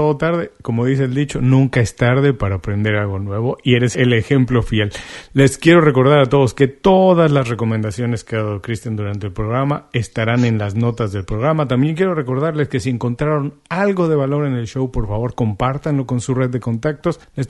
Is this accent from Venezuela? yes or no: no; Mexico; Me parece que es una representación muy fiel de lo que somos los mexicanos